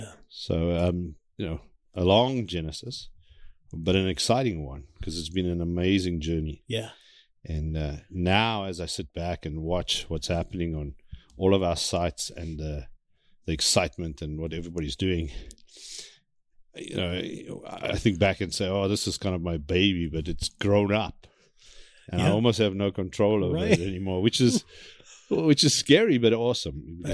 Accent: South Africa; moved away as an adult; I grew up in South Africa, hence the accent. I haven't been able to shake it.

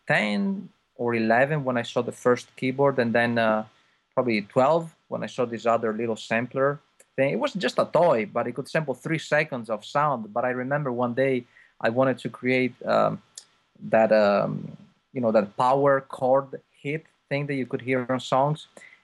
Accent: Rovigo, Veneto, Italy; So when I was 11, I went to the conservatory back in my hometown in Rovigo.

